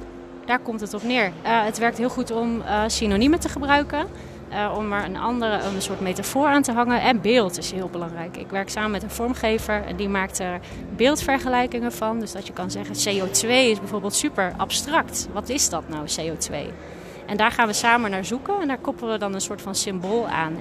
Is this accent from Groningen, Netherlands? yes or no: no; Uden, North Brabant, Netherlands; Uden, de gemeente Uden, ja.